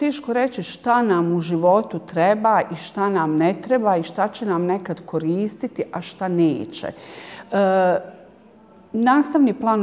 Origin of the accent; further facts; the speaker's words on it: Zenica, Federation of Bosnia and Herzegovina, Bosnia & Herzegovina; ja sam stvarno dijete ovog grada, rođena sam u Zenici. Tu sam završila i osnovnu školu Vladimir Nazor, nakon koje sam upisala prvu gimnaziju u Zenici.